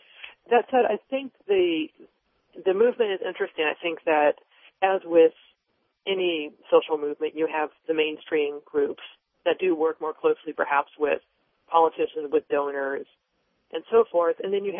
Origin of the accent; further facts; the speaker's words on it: Ann Arbor, Michigan, United States; You know, I grew up in Ann Arbor, Michigan. I was shocked.